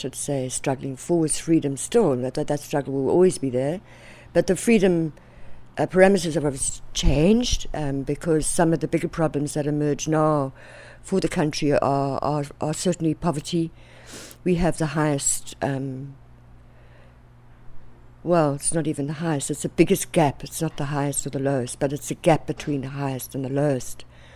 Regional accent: South Africa; South Africa.

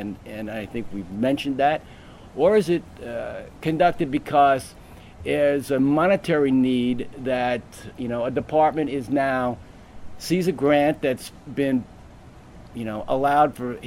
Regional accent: California, United States; First of all, yes, I'm from California, and it's a wonderful place

